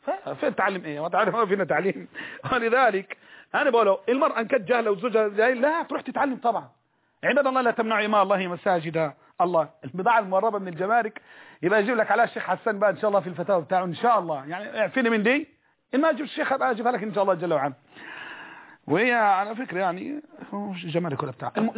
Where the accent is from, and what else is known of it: Egypt